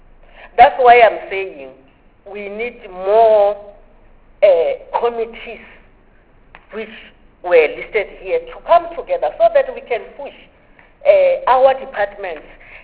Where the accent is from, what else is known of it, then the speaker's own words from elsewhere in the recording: Limpopo, South Africa; I'm from Limpopo. In Limpopo, farm workers were killed